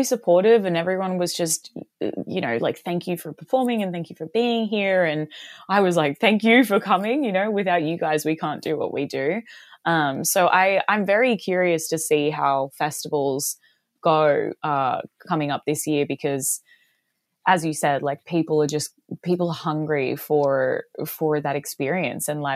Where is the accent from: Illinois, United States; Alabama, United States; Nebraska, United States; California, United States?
Illinois, United States; Chicago; born there; So I was born in Chicago.